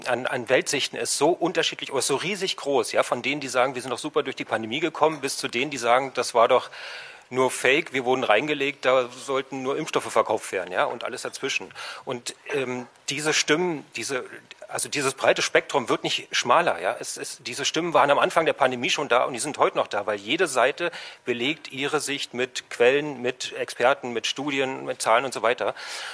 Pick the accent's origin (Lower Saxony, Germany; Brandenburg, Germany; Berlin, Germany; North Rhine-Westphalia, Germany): Brandenburg, Germany; Jüterbog; ich bin 51 Jahre alt, ich komme aus Jüterbock, ich bin also Brandenburger